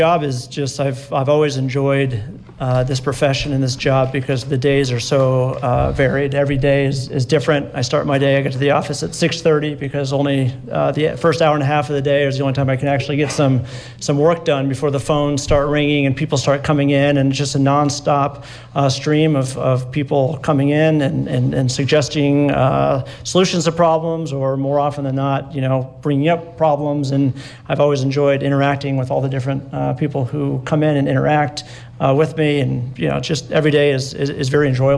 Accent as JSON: {"language": "English", "region": "Midwest", "country": "United States", "tie": "born or raised there", "also_born_or_lived": "Vermont", "said": "Yeah, I grew up in the Midwest. I was in Vermont for about a dozen years before coming here."}